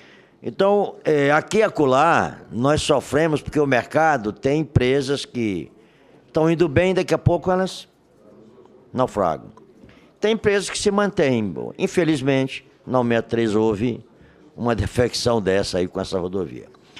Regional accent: Roraima, Brazil; Eu sou do norte, sou roraimense.

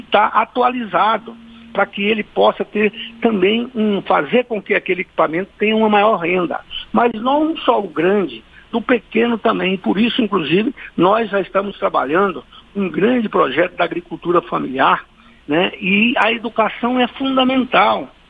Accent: Mato Grosso, Brazil; eu sou do Mato Grosso. O Mato Grosso hoje é o estado da agricultura com tecnologia de ponta.

